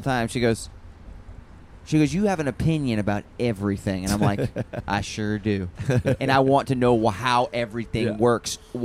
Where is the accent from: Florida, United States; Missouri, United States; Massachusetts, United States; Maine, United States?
Florida, United States; I had never been, and I'm from Florida.